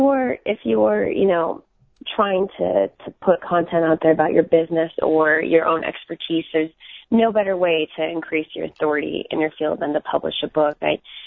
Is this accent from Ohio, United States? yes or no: no; Kansas City, Missouri, United States; I grew up in Kansas City, and there was a point where I think we had, you know, like 10 pets, and I was allergic to all of them.